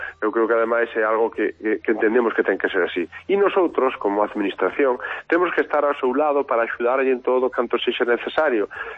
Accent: Cervo, Galicia, Spain; todos aqueles encantos dos que somos moitos de Cervo, que falamos deles e eu entre eles

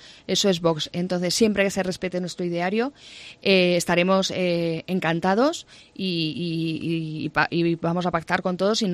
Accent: Community of Madrid, Spain; ya que soy madrileña, como muchos sabéis

